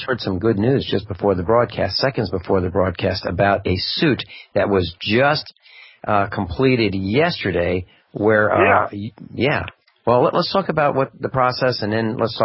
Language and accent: English; East Coast, United States; And that I came from the East Coast, and prior to being a farmer, I was a corporate officer